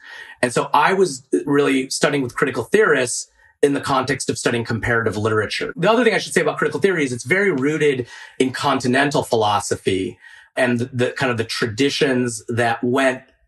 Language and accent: English; Maryland, United States; But growing up in Maryland, where at least at that time, it was still a very Catholic state, very Catholic community, all of our friends were Catholics.